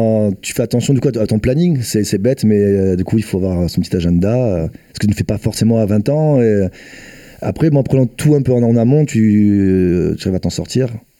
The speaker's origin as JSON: {"language": "French", "region": "Corsica", "country": "France", "said": "Je suis corse, j'aime le soleil et la plage."}